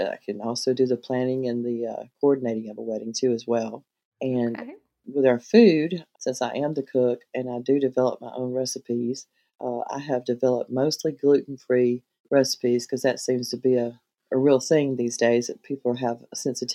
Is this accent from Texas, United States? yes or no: no; Greenville, Alabama, United States; moved away; Well, myself, I am a transplant from South Alabama, Greenville. But I moved here in 2006 with my dog and a tent and $2,000.